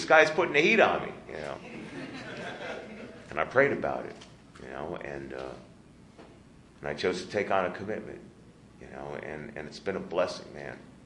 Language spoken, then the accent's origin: English; New York, United States; He was a speaker from New York, and I'm from New York.